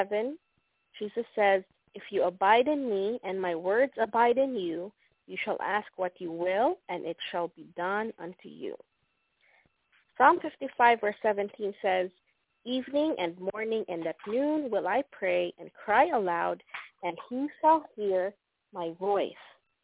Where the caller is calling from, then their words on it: Tavares, Florida, United States; your moderator this evening, and I am moderating from Tavares, Florida.